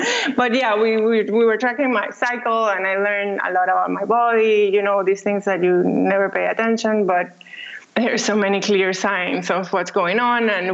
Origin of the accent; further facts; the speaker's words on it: Panama; now in Germany; I come from Panama, and I live in Germany with my husband that I met in India.